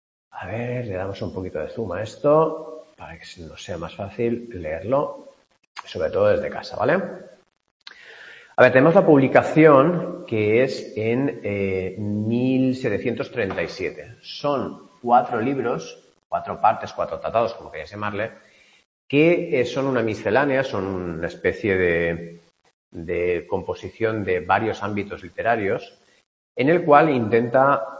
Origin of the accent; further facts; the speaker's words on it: Denia, Valencian Community, Spain; y de Denia tengo uno. Es decir, de donde soy yo tengo uno.